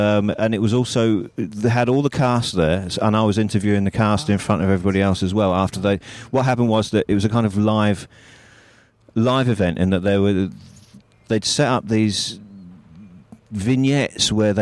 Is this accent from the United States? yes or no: no; United Kingdom; Because I am so British